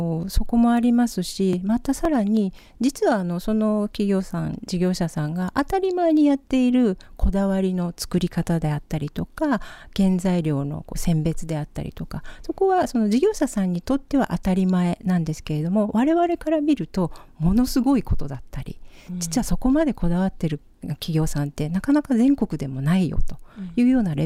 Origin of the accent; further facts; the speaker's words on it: Oita, Japan; also born or lived in Fukuoka; now in Okinawa, Japan; 沖縄に来て15年、福岡生まれ大分育ちで